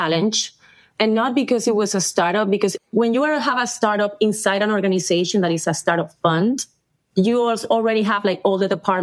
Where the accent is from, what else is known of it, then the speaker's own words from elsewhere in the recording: Venezuela; English is a second language; I'm from Venezuela. So I was born and raised in Venezuela. I have European parents.